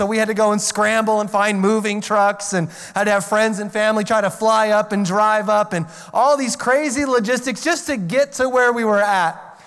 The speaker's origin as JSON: {"language": "English", "region": "Oregon", "country": "United States", "said": "So I come from Central Oregon."}